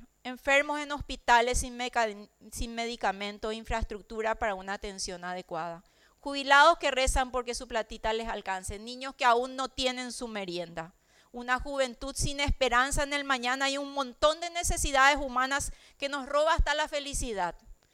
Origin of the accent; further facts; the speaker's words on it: Paraguay; Un orgullo como madre y como paraguaya.